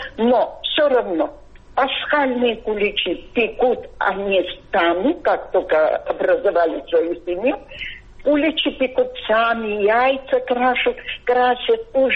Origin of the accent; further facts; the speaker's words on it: Abkhazia, Georgia; мама моя была мусульманка из Ачимчирского района. Я сама из Абхазии.